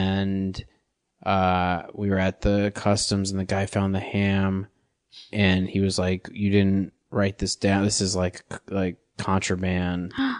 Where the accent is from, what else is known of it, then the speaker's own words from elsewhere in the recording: St. Paul, Minnesota, United States; I grew up in St. Paul, Minnesota